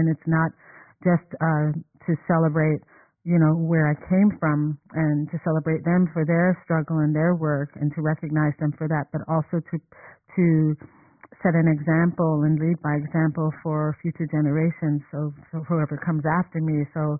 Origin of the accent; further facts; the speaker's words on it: New York City, New York, United States; My parents split up when I was very young, and I was raised here in New York City, you know, by my mom.